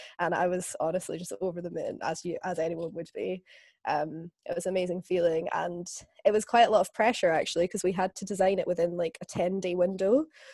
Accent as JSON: {"language": "English", "region": "Scotland", "country": "United Kingdom", "lives_now": "London, United Kingdom", "said": "I'm Scottish, but I live in London"}